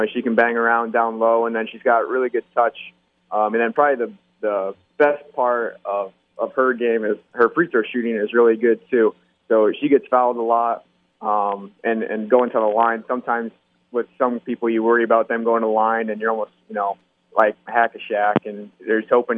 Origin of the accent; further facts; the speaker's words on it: La Porte City, Iowa, United States; I grew up in La Porte City, so I went to Union growing up.